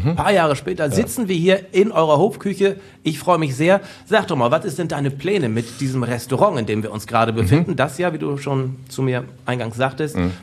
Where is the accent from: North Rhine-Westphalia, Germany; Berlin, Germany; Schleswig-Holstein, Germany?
Schleswig-Holstein, Germany; Ich sag ja, Nordfriesland, Schleswig-Holstein, falls du das kennst.